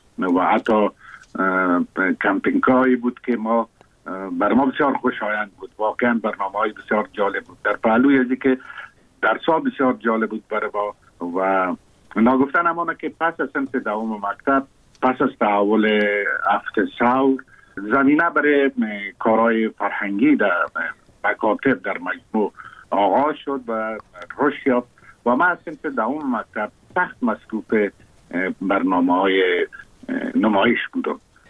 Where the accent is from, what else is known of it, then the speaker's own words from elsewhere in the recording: Kabul, Afghanistan; من زاده کابل هستم. در شهر کابل تولد شدیم، در اونجا رشد کردم.